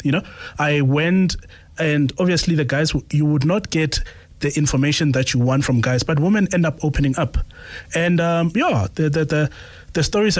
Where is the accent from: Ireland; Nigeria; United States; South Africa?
South Africa; Pretoria, Gauteng; I'm from Pretoria